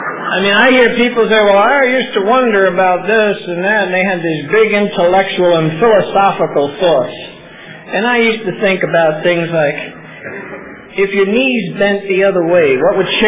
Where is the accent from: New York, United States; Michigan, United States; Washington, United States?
New York, United States; I'm from New York initially.